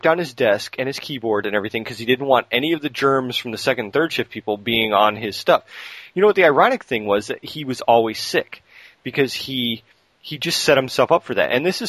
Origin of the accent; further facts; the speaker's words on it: Great Lakes, United States; You know, I grew up near the Great Lakes, and as far as the altitude, it's pretty low.